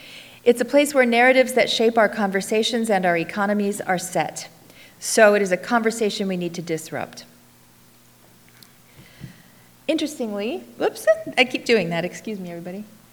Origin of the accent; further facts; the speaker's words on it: New York City, New York, United States; even though I'm a New Yorker.